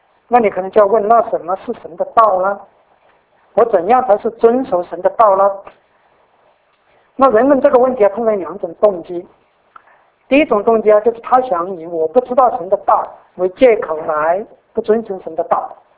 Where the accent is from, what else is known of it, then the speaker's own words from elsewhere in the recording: China; 我们在中国，我们中国人最担心的就是什么？